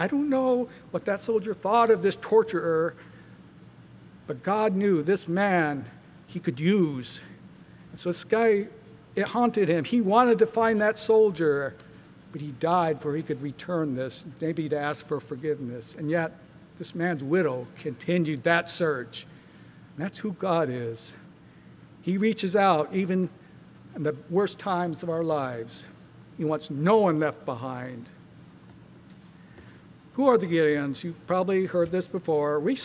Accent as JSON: {"language": "English", "town": "Bakersfield", "region": "California", "country": "United States", "said": "I'm from Bakersfield. Don't hold that against me. I've been there 64 years."}